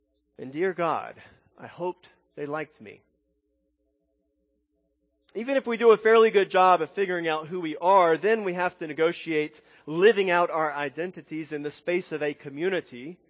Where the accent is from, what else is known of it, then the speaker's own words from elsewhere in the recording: Louisiana, United States; accent: southern; Thankfully … did not take a class to lose his southern accent, nor did I. Though sometimes people are still surprised when I tell them I'm from Louisiana.